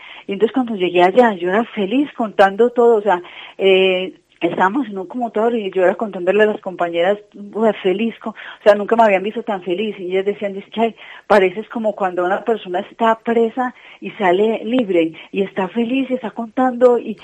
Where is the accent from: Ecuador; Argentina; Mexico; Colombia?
Colombia; now in Spain; Somos colombianas